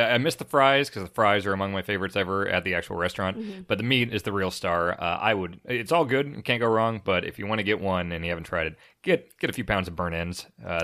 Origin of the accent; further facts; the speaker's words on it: Kansas City, Missouri, United States; So I'm from Kansas City, and Joe's Kansas City Barbecue used to be known as Oklahoma Joe's.